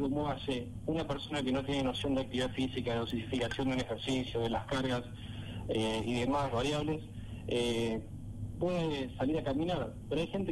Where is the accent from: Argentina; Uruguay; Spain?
Argentina; somos argentinos y bueno, mucha gente por ahí tenemos la costumbre de ser muy muy expresivos